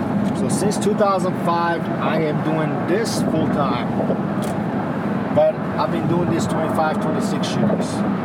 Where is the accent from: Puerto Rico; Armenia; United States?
Armenia; I'm Armenian.